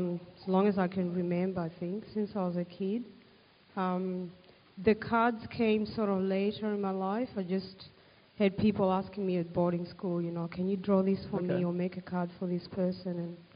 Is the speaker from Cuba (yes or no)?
yes; Cuba; first language Shona; English is a second language; moved away; also born or lived in Bulawayo, Zimbabwe; I speak Shona, which is my native language, but in Bulawayo, where I was born, they speak Ndebele, which I used to speak, but I don't speak anymore. Then I grew up in Cuba, so I learned Spanish.